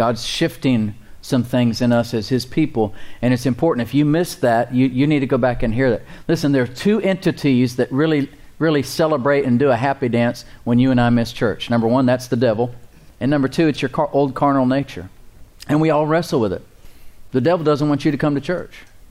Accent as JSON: {"language": "English", "country": "Sweden", "said": "I'm from Sweden, so I can talk about Sweden."}